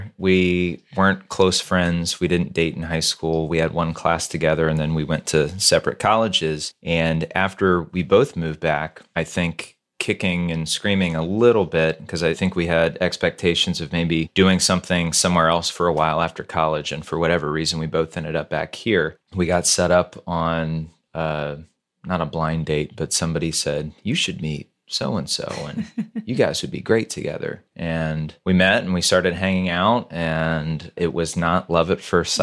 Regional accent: St. Petersburg, Florida, United States; I was born and raised in St. Petersburg, and my parents are from here as well. So we have a long history of being in this area

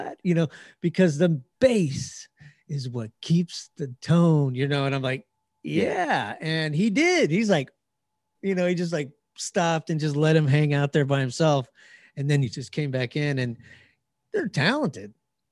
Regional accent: Albuquerque, New Mexico, United States; I grew up in Albuquerque, so I'm familiar with I-10.

